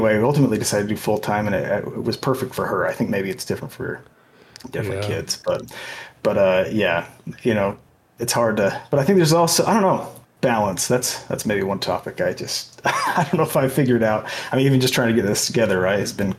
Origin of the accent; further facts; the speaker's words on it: Orem, Utah, United States; also born or lived in Salem, Utah; I grew up in Orem, Utah, till I was, I guess, 18, and then my family moved to Salem, Utah.